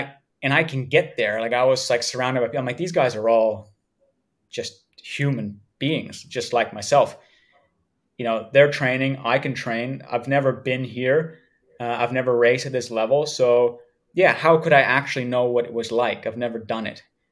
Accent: Canada; growing up in Canada where cycling was not very popular

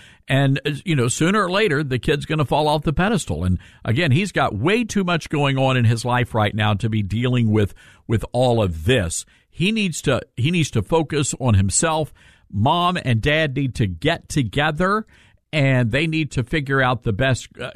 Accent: the South, United States; I'm from the South, Kara, so you're going to have to help me out here.

